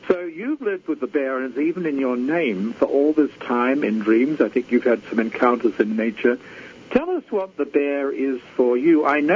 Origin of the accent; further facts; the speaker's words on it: Australia; now in North America; I'm Australian. We don't have native bears in Australia, but when I started living in North America